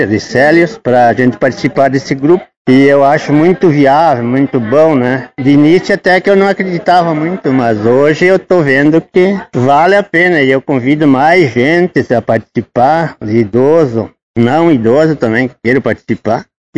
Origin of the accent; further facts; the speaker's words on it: São Judas, Brazil; Eu sou natural de São Judas e estou com 65 anos morando em São Judas, agora estou morando na cidade.